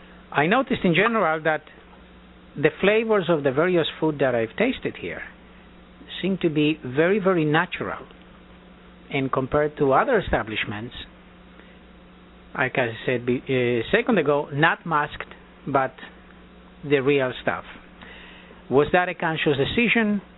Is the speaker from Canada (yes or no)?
no; Montevideo, Uruguay; When I grew up in Montevideo, the population would eat